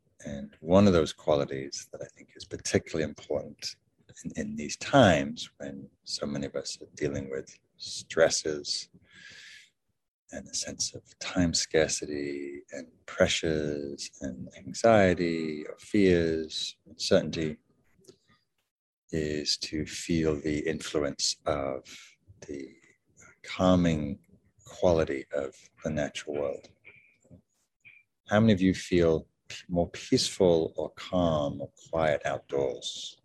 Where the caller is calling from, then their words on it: Sausalito, California, United States; I'm calling from Sausalito, Northern California, ceded Miwok land.